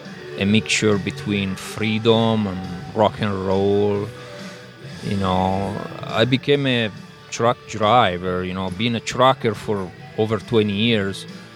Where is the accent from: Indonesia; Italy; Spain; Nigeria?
Italy; Lombardy; now in United States; I was born and raised in a very small village around Milano. Milano, Italy.